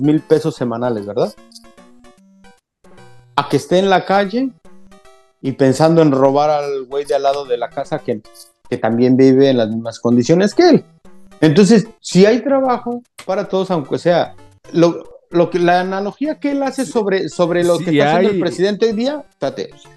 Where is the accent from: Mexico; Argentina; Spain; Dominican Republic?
Mexico; esa mentalidad de nosotros como mexicanos